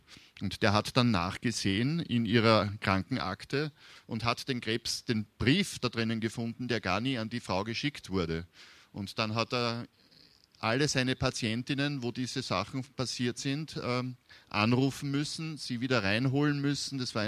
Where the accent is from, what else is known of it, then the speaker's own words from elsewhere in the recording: Austria; Da ist in Österreich zum Beispiel, in der Nähe, wo ich herkomme